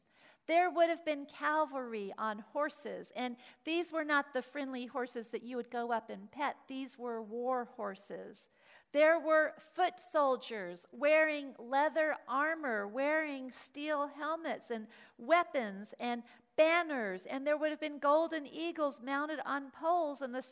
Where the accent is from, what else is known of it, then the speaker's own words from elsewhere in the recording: Atlanta, Georgia, United States; now in Blue Springs, United States; Growing up in Atlanta, I don't think I ever went to a parade.